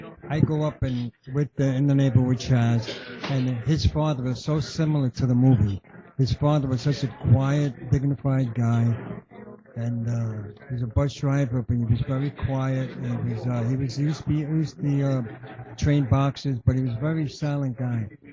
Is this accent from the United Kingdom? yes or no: no; Italy; moved away; my father, we came here from Italy. There's a lot of beautiful Italian people, work hard and everything.